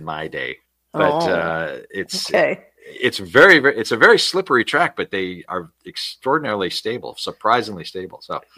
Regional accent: California, United States; maybe I'm prejudiced because I'm from Southern California

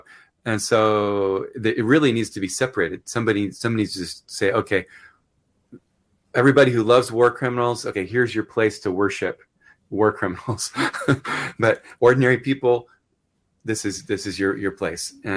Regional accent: United States; I mean, it's hard for me to speak as an American, because when did we apologize?

